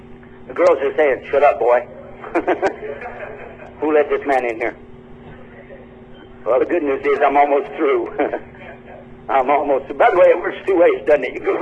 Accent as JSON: {"language": "English", "region": "Texas", "country": "United States", "said": "I'm from Texas. We know what that means down there."}